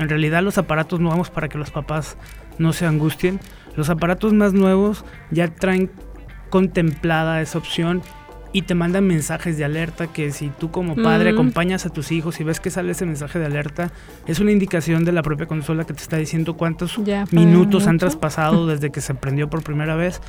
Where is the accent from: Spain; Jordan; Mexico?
Mexico; Mazamitla, Jalisco; Yo me crié en Mazamitla, entonces son experiencias bien diferentes a las de la ciudad de aquí